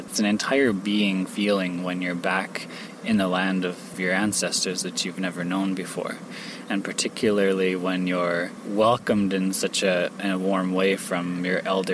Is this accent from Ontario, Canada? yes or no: no; Kitimat, British Columbia, Canada; also born or lived in Vancouver; from Tsleil-Waututh, or Bonaparte Indian Band. … I was born and raised actually in Kitimat, BC.